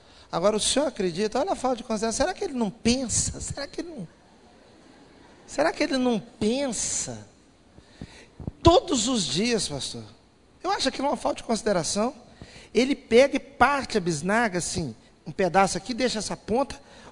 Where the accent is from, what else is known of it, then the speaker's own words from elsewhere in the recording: Minas Gerais, Brazil; now in Rio de Janeiro, Brazil; Eu fui criado em Minas Gerais comendo feijão branco.